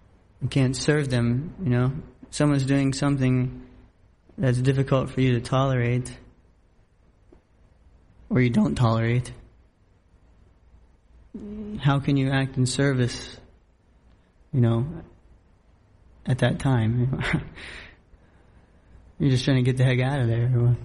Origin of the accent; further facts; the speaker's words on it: West Virginia, United States; I never really wanted to live in the city, or, you know, I'm from West Virginia.